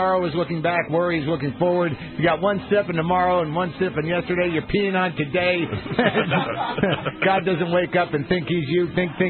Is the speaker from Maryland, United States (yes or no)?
no; Albuquerque, New Mexico, United States; Now, I grew up in Albuquerque, so, you know.